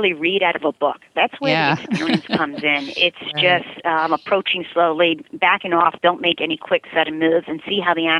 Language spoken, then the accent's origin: English; Bronx, New York, United States; growing up in the Bronx, I've always wanted animals, and we never could.